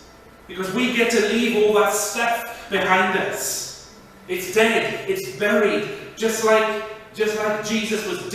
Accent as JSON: {"language": "English", "region": "Wales", "country": "United Kingdom", "said": "It's because I'm Welsh."}